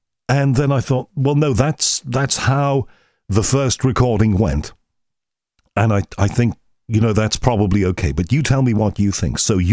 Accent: Liverpool, North West England, United Kingdom; from what I remember growing up in Liverpool.

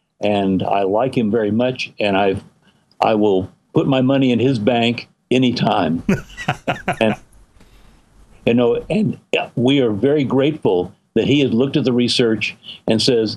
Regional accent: New Mexico, United States; And even I grew up in New Mexico where it happened

